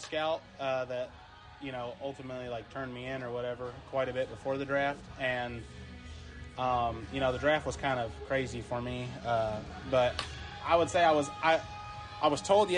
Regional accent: Kansas, United States; But I'm from Kansas, so Kansas is pretty cold normally too.

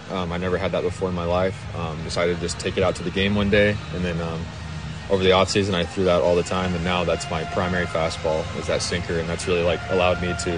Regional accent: Phoenix, Arizona, United States; I mean, I'm from Phoenix, and I'd say this is probably a little better.

